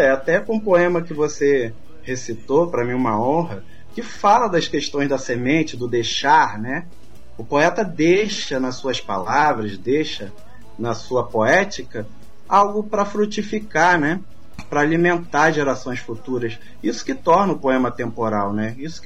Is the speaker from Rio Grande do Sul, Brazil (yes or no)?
no; Niterói, Rio de Janeiro, Brazil; born there; né, um grandíssimo poeta, nascido na Bahia, mas que morou a maior parte da vida em Niterói, onde eu nasci, onde ele formou a família